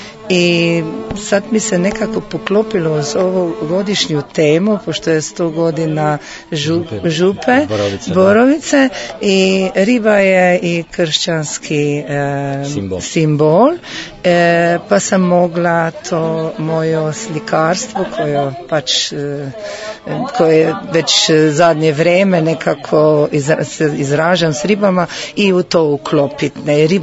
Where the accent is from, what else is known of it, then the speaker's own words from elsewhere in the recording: Radenci, Mura, Slovenia; Dolazim iz Slovenije, tačnije iz Radenaca.